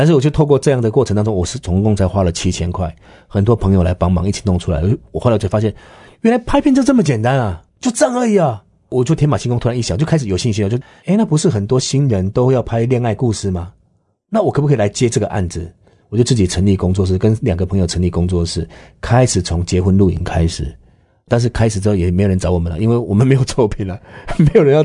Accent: Taiwan; 我是台湾的导演

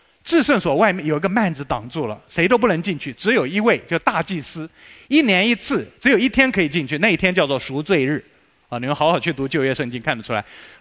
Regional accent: China; 我是中国人，那个黄皮肤黑眼睛，我爸爸是中国人，我祖父是中国人，

